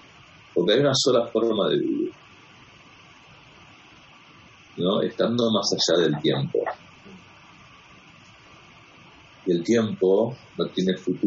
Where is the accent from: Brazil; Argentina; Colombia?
Argentina; born there; Nací en Argentina